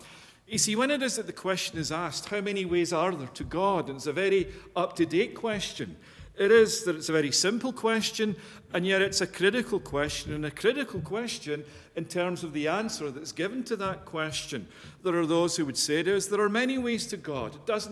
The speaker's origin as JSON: {"language": "English", "region": "Scotland", "country": "United Kingdom", "tie": "born or raised there", "said": "I can remember growing up in Scotland that myself and my friends"}